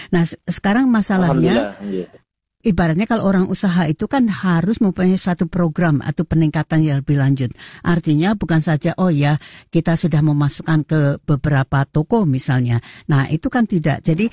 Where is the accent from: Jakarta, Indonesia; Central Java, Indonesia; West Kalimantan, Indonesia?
Central Java, Indonesia; Semarang; born there; saya lahir di Semarang.